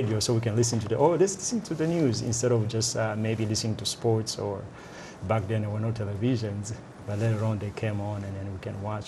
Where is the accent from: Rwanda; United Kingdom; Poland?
Rwanda; also born or lived in Burundi; now in United States; actually I was born in Burundi with my Rwandan parents, who left back in the late 50s, and so I grew up as a refugee in Rwanda.